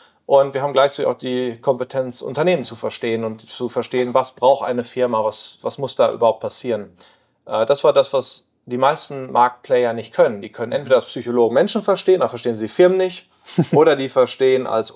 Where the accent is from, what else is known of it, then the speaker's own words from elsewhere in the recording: North Rhine-Westphalia, Germany; now in Netherlands; Ursprünglich aus dem Ruhrgebiet. Mhm. Östlich Ruhrgebiet, jetzt hat es mich in die Niederlande verschlagen.